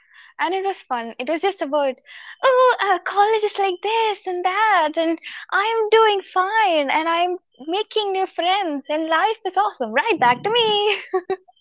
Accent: Salem, Tamil Nadu, India; I'm from Salem and my college is in Erode.

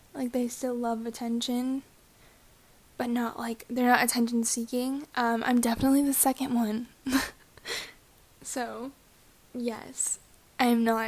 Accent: California, United States; also born or lived in Whittier / Chino Hills; I was born in Whittier, California, which is a suburb outside of East LA. And I've moved like 11 or 12 times because my family's always rented houses and moved around a lot. So I kind of grew up in the East LA suburbs area.

